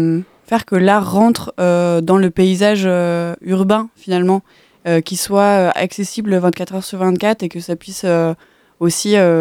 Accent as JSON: {"language": "French", "town": "Brest", "region": "Brittany", "country": "France", "tie": "born or raised there", "said": "Oui, moi je suis née à Brest et j'habite Recouvrance, même si je suis partie et revenue."}